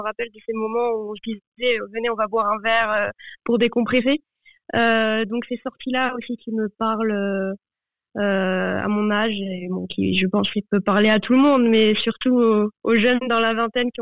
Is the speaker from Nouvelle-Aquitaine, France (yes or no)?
yes; Bordeaux, Nouvelle-Aquitaine, France; now in Paris, France; donc je venais de Bordeaux, j'avais l'habitude parfois de sortir, aller dans un bar avec des amis.